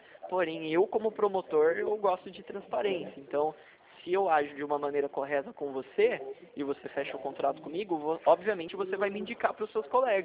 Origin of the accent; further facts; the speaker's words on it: São Paulo, Brazil; Eu não, sou do Vale do Paraíba.